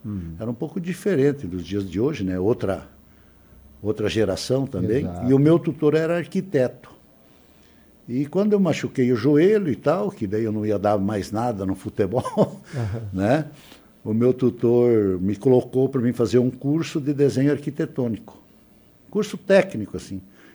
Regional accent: Paraná, Brazil; also born or lived in Palmeira das Missões; Sou natural do Rio Grande do Sul, mas me criei no Paraná.

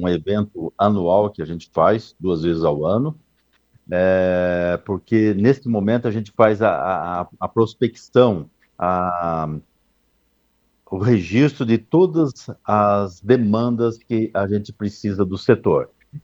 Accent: Santa Catarina, Brazil; Eu saber que eu estou consumindo uma fruta que é de Santa Catarina, eu como catarinense, isso é gratificante, né?

